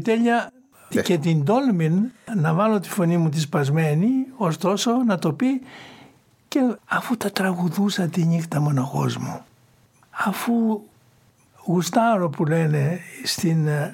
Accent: Megara, Attica, Greece; επειδή μετά μεγάλωσα στα Μέγαρα

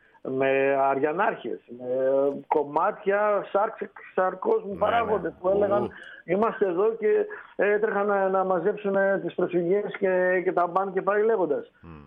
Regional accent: Macedonia, Greece; Δεν είσαι Αθηναίος, είμαι Μακεδόνας.

